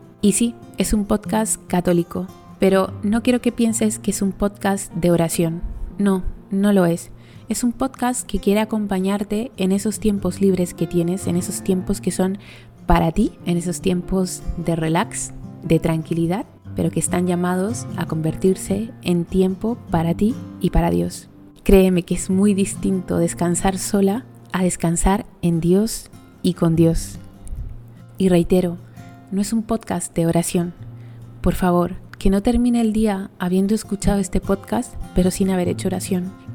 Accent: Chile; moved away as an adult; now in Madrid, Spain; soy chilena y hace casi 2 años vivo aquí en España. ¿Por qué? Porque me casé con un español y decidimos vivir aquí, en España, en Madrid.

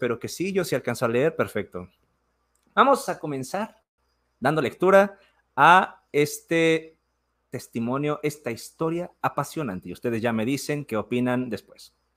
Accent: Apatzingán, Michoacán, Mexico; Mi papá formaba parte del grupo de pastores de una iglesia local bastante grande en la ciudad de Apatzingán, de donde soy oriundo.

